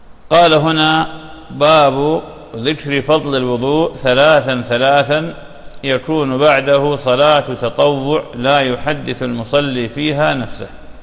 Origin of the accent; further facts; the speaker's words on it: Iraq; moved away; كانت في بلادنا العراق، أعادنا الله إليه بخير وسلامة وأمن وأمان وإيمان.